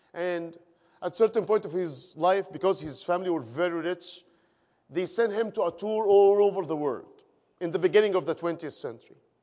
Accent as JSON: {"language": "English", "country": "Egypt", "said": "As you may know, or many of you may know, I'm from Egypt."}